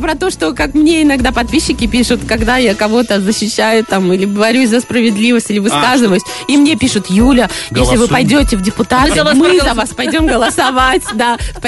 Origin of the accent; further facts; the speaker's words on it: Vitebsk, Vitebsk Region, Belarus; born there; По сути, я родилась в Беларуси, в городе Витебске.